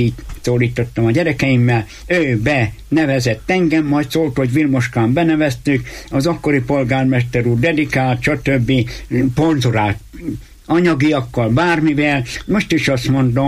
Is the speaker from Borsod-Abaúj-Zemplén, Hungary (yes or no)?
yes; Hernádszentandrás, Borsod-Abaúj-Zemplén, Hungary; Hernád völgyi gyereke vagyok. Szent Andráson születtem, egy kis koromtól nagy koromig benne fölcseperedtem.